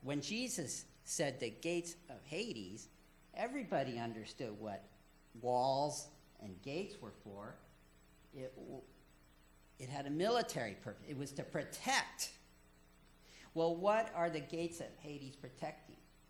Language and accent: English; France; when I was growing up in France, the city my family lived in, we lived close to a tower. You know, this city had a wall. It had a tower that was 700 years old